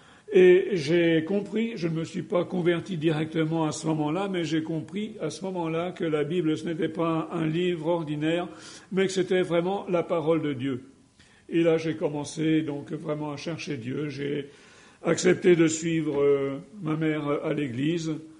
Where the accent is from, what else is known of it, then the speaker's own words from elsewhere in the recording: France; Voilà, je suis français, mais la Belgique, c'est un petit peu ma deuxième patrie.